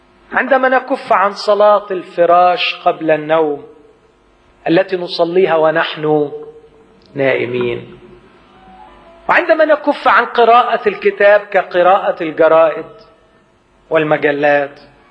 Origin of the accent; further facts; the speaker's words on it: Upper Egypt, Egypt; أنا جاي من الصعيد وكنت بسمع